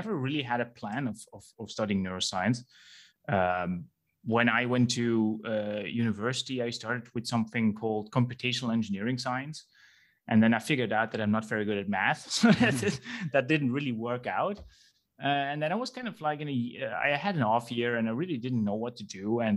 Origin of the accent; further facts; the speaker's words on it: Netherlands; now in United States; Originally, as some of you may hear, I'm from the Netherlands, so I'm not born in the US.